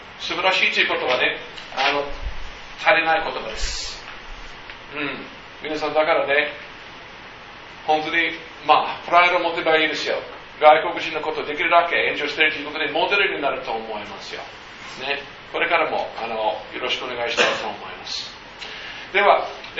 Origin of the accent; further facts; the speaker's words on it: United States; 僕はアメリカです。アメリカ出身です。